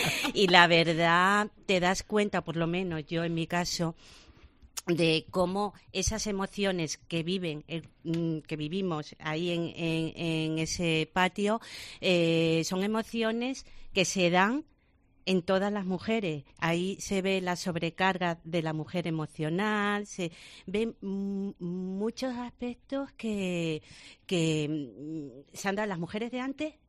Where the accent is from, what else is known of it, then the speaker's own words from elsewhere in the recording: Asturias, Spain; now in Huelva, Spain; yo soy de un pueblecito pequeño de Asturias, mi infancia la pasé allí, y al resto yo soy, como digo, asturchoquera, ya soy yo más de Huelva, ¿no?